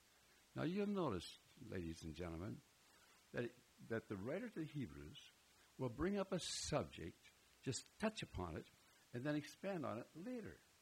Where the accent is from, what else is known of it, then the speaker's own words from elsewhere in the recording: Minnesota, United States; Well, I grew up in Minnesota, where the men are men and pansies are flowers.